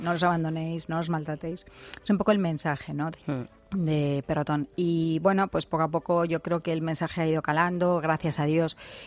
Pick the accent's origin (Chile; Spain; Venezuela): Spain; yo como española me siento muy orgullosa